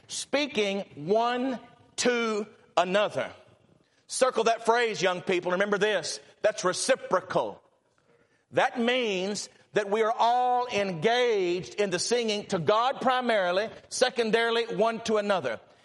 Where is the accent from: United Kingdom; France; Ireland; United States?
United States; I'm an American, secondly, but I mean, we're Christians.